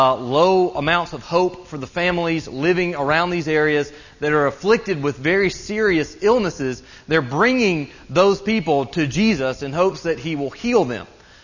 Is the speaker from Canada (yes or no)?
no; Leeds, Yorkshire and the Humber, United Kingdom; I'm from Leeds.